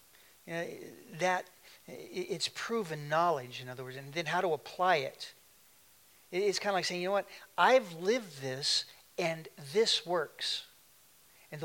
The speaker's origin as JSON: {"language": "English", "town": "Tulalip", "region": "Washington", "country": "United States", "tie": "born or raised there", "said": "When I was a kid, growing up in Tulalip, I used to be there, sit there with my grandfather"}